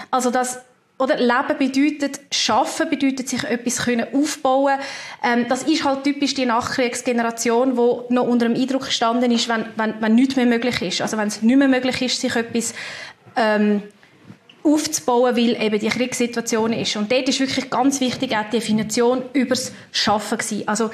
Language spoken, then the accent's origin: German; Switzerland; auch bei uns in der Schweiz, respektive um ihre Lebensgrundlagen, immer wieder jeden Monat mit kämpfen.